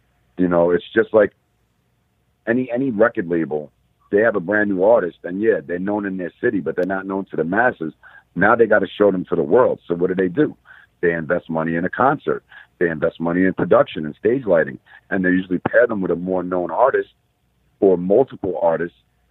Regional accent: New York City, New York, United States; I'm from Staten Island, we all know Times Square.

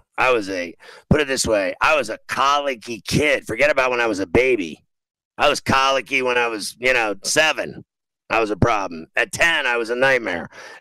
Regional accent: Pittsburgh, Pennsylvania, United States; one of my buddies went there that I grew up with in Pittsburgh.

